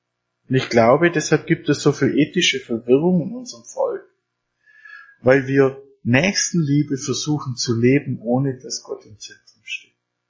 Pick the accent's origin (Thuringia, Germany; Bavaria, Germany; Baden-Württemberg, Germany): Bavaria, Germany; gerade bei uns im Bayerischen Wald ist es so interessant